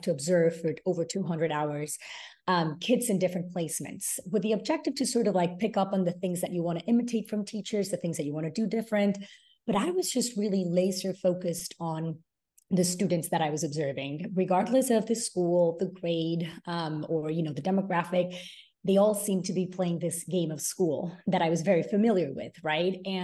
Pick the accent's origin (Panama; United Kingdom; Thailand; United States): Panama; I'm from Panama originally, but because of my dad's job, we had to move around a lot.